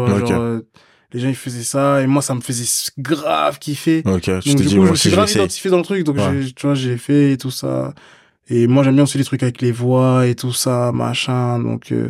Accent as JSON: {"language": "French", "town": "Rennes", "region": "Brittany", "country": "France", "said": "Enfin, moi, je viens de Rennes, tu vois."}